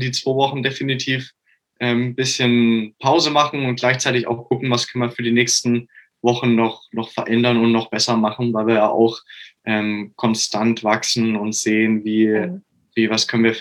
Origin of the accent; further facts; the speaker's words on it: Augsburg, Bavaria, Germany; ich komme aus Augsburg.